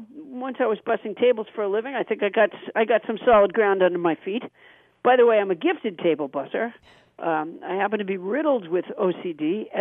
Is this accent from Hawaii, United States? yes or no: no; Massachusetts, United States; I was very lucky because I was raised in Massachusetts, and Massachusetts had really great schools